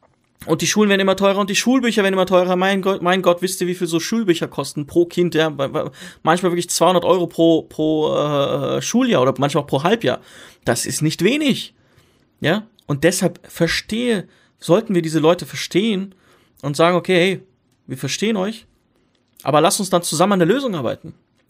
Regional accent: Syria; Ich komme aus Syrien ursprünglich.

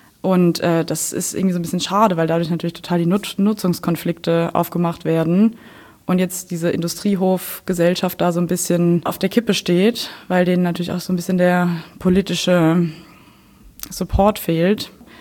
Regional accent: Speyer, Rhineland-Palatinate, Germany; dass in Speyer, wo ich herkomme, in Rheinland-Pfalz, da haben die jetzt auch am Rhein so Neubauten hingesetzt.

